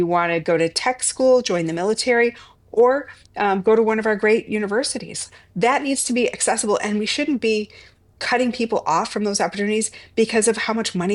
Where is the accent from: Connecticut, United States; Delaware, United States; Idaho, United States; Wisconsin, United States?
Wisconsin, United States; I was born in Marshfield. I spent my early years in rural Taylor County, north of Highway 29.